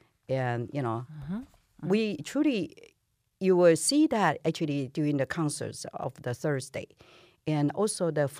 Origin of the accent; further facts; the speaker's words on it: Taiwan; now in United States; I was born and raised in Taiwan and came to the States in 85.